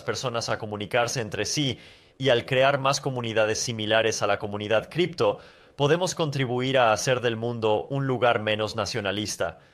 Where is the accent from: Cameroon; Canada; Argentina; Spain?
Canada; tú eres argentino y yo soy de Canadá. Ambos provenimos de países diferentes.